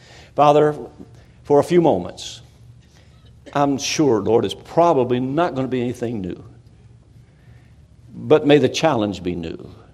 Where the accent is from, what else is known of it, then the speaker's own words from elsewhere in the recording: Kentucky, United States; now in Florida, United States; I told you last night I was from Kentucky, but I live in Florida.